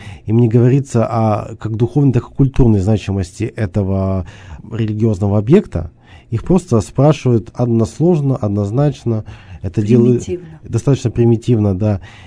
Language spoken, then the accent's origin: Russian; Yekaterinburg, Sverdlovsk Oblast, Russia; как гость из Екатеринбурга